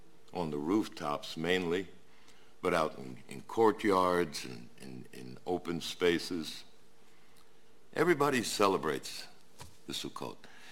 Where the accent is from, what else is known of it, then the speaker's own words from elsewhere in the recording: Brooklyn, New York, United States; growing up in Brooklyn and going to two different schools, public school during the day and then in the evening, the cheder.